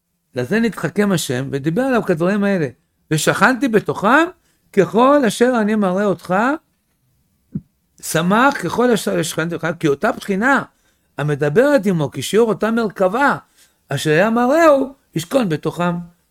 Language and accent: Hebrew; Tel Aviv, Tel Aviv District, Israel; איפה שאני גדלתי, היה מרכז הסמים בתל אביב. שם גדלתי.